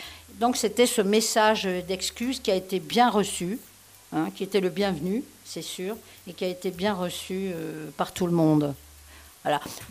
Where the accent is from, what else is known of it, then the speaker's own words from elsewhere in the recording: France; Hein, qui est sorti chez nous en France.